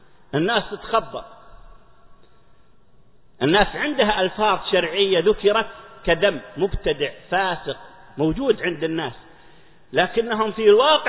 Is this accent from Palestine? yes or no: no; Saudi Arabia; عندنا في السعودية